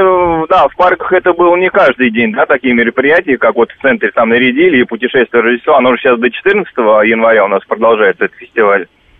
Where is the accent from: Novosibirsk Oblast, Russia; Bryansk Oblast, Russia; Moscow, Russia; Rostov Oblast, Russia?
Moscow, Russia; мы сами москвичи